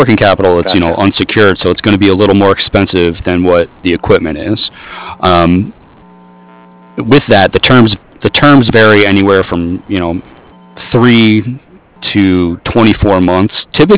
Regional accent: Toledo, Ohio, United States; I know I'm actually from Toledo, and my family was telling me like last month they were covered in snow.

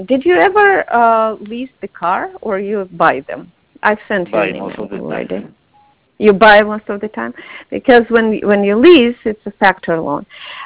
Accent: Odesa, Odesa Oblast, Ukraine; I'm from Ukraine, but not from Kiev, from Odessa. Different.

